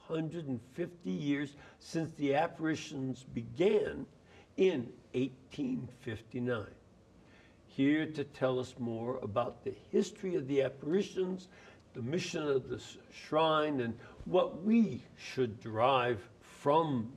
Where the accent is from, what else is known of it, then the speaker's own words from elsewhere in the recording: Midwest, United States; I'm from the Midwest, but I don't know where Champion even is relative to more known places in Wisconsin